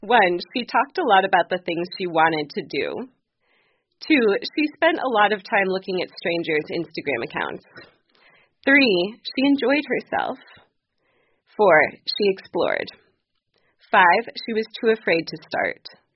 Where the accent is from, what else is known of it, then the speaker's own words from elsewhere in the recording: Seattle, Washington, United States; moved away as an adult; also born or lived in Chicago / South America / Baltimore; I grew up in Seattle, went to school in Chicago, moved to South America right after college, lived in Baltimore as well.